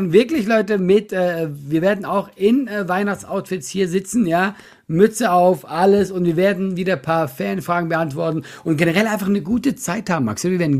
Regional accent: Switzerland; als Schweizer

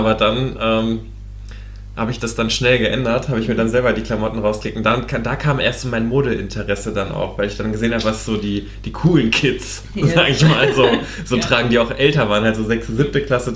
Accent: Hesse, Germany; Also ich komme ja aus Südhessen und da war so unser nächste große Stadt, in Anführungszeichen dann Darmstadt oder halt Mannheim.

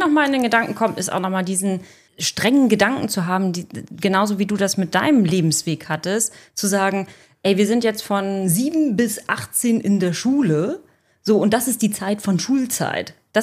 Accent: Rhineland-Palatinate, Germany; ich komme ja aus Rheinland-Pfalz, ich habe da ja lang gewohnt

